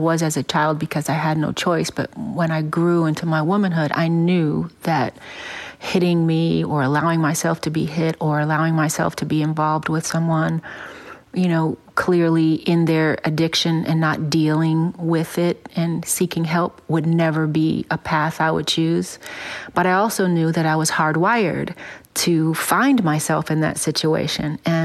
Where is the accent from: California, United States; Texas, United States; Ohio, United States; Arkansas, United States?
Ohio, United States; Cleveland; Well, I grew up in sort of two different phases of life. My early childhood was in the inner city, very much like the world created in my movie Bruised.